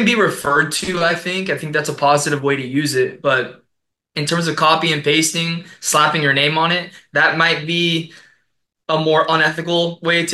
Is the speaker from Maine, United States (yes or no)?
no; California, United States; it's set in my hometown of Orange County, primarily in Laguna Beach